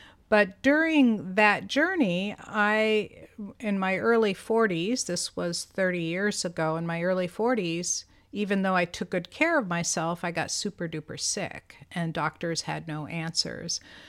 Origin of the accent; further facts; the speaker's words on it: United States; born there; first language Greek; Okay, so my first language is Greek. I grew up speaking Greek. I mean, you can tell from my name that it's not really an American name.